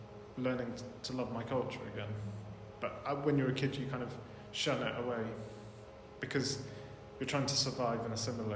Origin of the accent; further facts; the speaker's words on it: Littlemore, South East England, United Kingdom; because I grew up in Littlemore and like felt like I was apart.